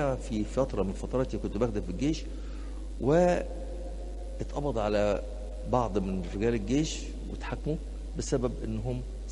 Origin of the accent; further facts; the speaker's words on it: Shubra, Cairo Governorate, Egypt; انا من شبرا اصلا